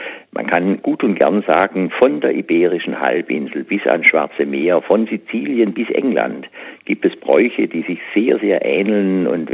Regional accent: Rottweil, Baden-Württemberg, Germany; Ich bin in Rottweil aufgewachsen

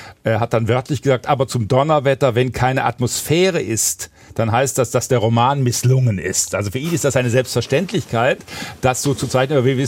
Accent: Baden-Württemberg, Germany; Ich komme ja aus Schwaben

